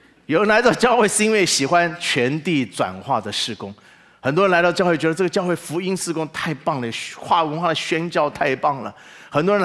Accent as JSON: {"language": "Chinese", "country": "China", "said": "你知道我们中国人一向都是不喜欢麻烦"}